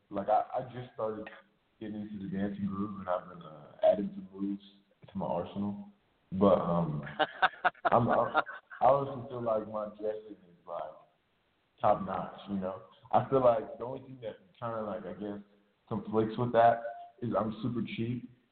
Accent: Nigeria; they used to call me like … because I'm Nigerian

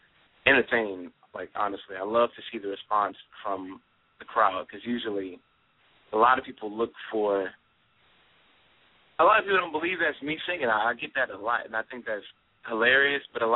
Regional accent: Baton Rouge, Louisiana, United States; So generally, I come from Louisiana

